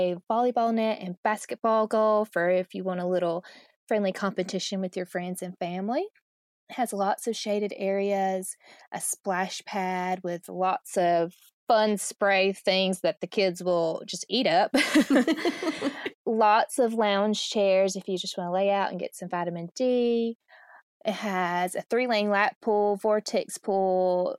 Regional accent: Auburn, Alabama, United States; I am not originally from North Alabama, but I'm around the Auburn area. And when I was growing up, there was a water park in Auburn.

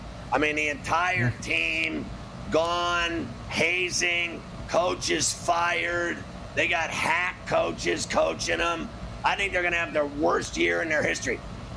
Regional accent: New York City, New York, United States; I'm from New York City. I don't go camping, okay? We're city boys. We don't camp.

